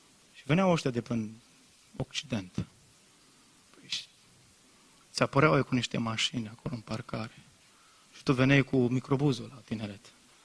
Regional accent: Brădet, Romania; nu m-am prezentat că-s din Brădet, că mi-era rușine că-s țăran.

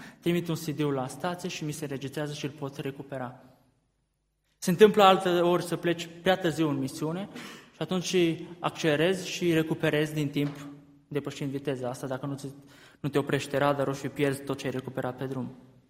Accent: Arad, Arad County, Romania; born there; de ce m-am născut în Arad și nu m-am născut în Cluj, de exemplu?

